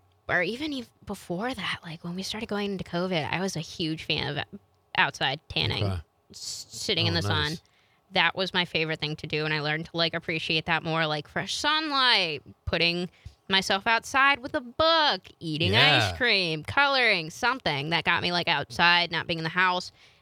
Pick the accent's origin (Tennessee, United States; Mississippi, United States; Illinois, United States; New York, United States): Illinois, United States; Chicago; being born and raised in Chicago, coming up here, winter's never been my forte.